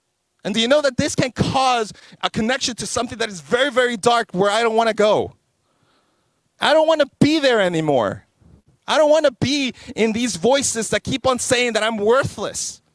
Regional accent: Chile; first language Spanish; English is a second language; Y'all know my first language is Spanish? La única palabra que yo puedo decir, el primer idioma que yo aprendí es español y nada más. See, I'm faking my English and Korean. I'm more Chilean than anything else.

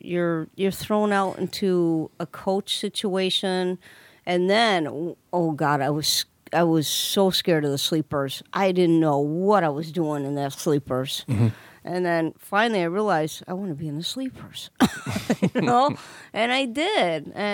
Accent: Chicago, Illinois, United States; I mean, I'm from Chicago. We don't have mountains

